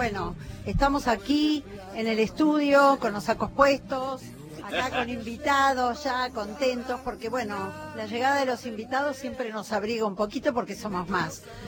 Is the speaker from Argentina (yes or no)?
yes; La Plata, Buenos Aires Province, Argentina; now in Buenos Aires, Argentina; De, sí, soy de La Plata.